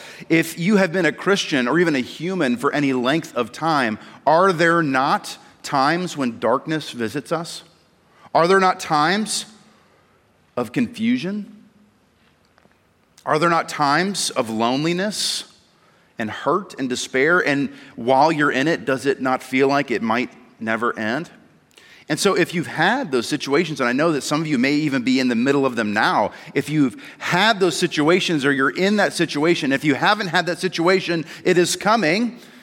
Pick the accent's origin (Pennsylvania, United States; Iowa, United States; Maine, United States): Maine, United States; Ellsworth; one of my favorite kind of special treats was movie night.